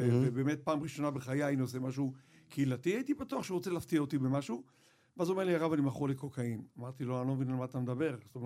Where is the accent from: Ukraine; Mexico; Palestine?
Mexico; זורמת לי בדם הספרדית הזאת, כן, גדלתי במקסיקו. אז בעצם חזרתי למקסיקו, והייתי שם 4 שנים